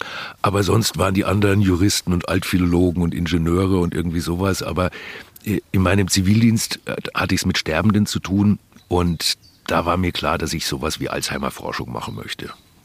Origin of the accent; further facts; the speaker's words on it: Bavaria, Germany; Also als Franke hat man vielleicht eine gewisse Abneigung gegen großes Kino, schnelle Autos, hübsche Klamotten und so ein Zeug.